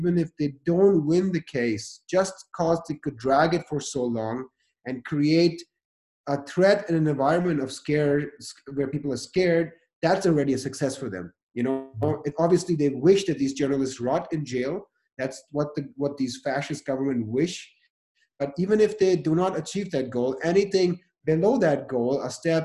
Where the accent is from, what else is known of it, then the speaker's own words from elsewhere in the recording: Pakistan; moved away; I come from Pakistan, right? I lived there 13 years. I've seen really bad stuff happen there. I wasn't part of it. I luckily grew up in a privileged background, family and stuff.